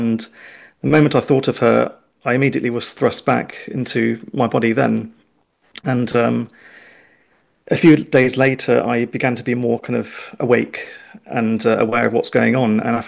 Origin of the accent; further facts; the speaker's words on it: Oxford, South East England, United Kingdom; So I come from Oxford, and I experienced something that changed my perception of reality from a young age.